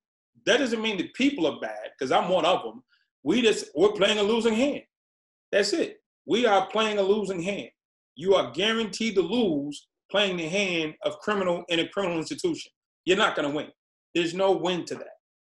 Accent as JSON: {"language": "English", "town": "Boston", "region": "Massachusetts", "country": "United States", "said": "I'm from Boston. It was right down the street."}